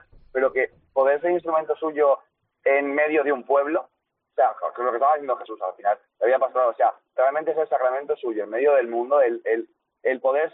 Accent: Alicante, Valencian Community, Spain; Soy de la parroquia de Benalúa, uh-huh, una parroquia de barrio de ahí de Alicante.

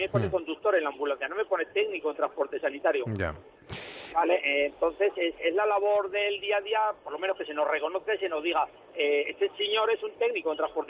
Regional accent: Zaragoza, Aragon, Spain; nosotros somos de Zaragoza

